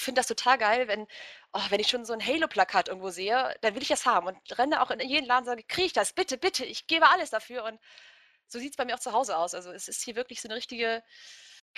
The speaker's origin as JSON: {"language": "German", "town": "Duderstadt", "region": "Lower Saxony", "country": "Germany", "said": "wurde ja schon gesagt. Ja, ich komme aus der Weltmetropole Duderstadt. Kennt natürlich jeder, ist im schönen Niedersachsen und ja, was mache ich? Studiere Religion und Geschichte in Kassel, bin 26"}